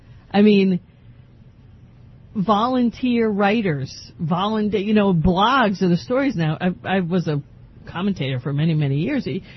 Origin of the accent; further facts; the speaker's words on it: Rhode Island, United States; I grew up in Chad Brown Housing Project, and I'm white, so I don't know if I'm racist or not.